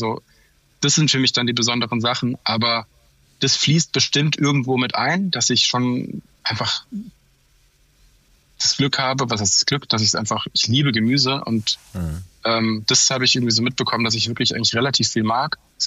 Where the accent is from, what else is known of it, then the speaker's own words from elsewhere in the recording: Baden-Württemberg, Germany; Ich bin im Schwarzwald aufgewachsen